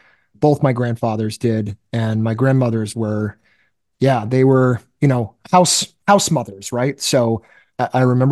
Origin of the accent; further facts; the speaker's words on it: Boston, Massachusetts, United States; because I'm nearby the neighborhood I grew up in Boston, I drive by his place